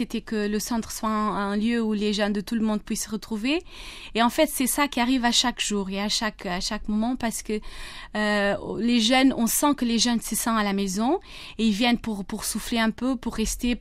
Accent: South Portugal, Portugal; French is a second language; Je viens du sud du Portugal. Je suis en fait d'origine capverdienne. Je ne suis pas d'origine portugaise, mais j'habite au Portugal depuis toujours. Je suis née là-bas.

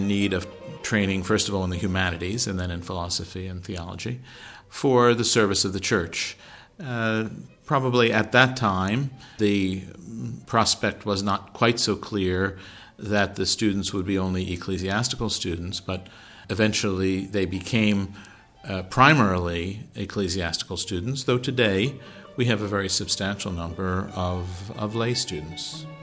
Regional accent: United States; moved away as an adult; now in Rome, Italy; I'm from the United States, belong to the Maryland province of the Jesuit Order.

